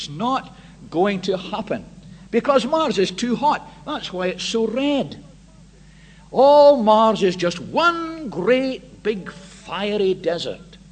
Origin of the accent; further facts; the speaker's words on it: Scotland, United Kingdom; but being a Scotsman, I decided not